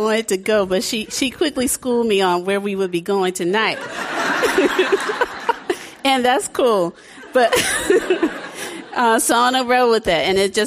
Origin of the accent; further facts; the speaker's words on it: the South, United States; because I'm from the South as well